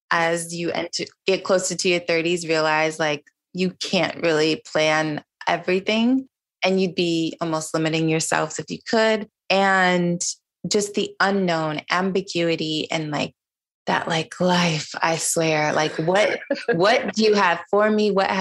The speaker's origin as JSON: {"language": "English", "country": "Niger", "tie": "born or raised there", "lives_now": "United States", "said": "I grew up in Niger, which was predominantly Muslim country."}